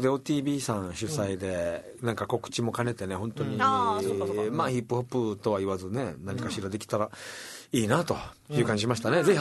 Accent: Matsuyama, Ehime, Japan; 若さんも私も松山出身ですと、

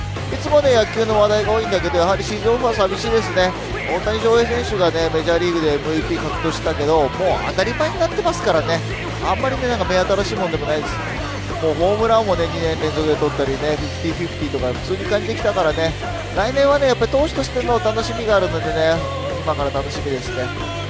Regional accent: Hokkaido, Japan; 僕ね北海道出身なんだけど、

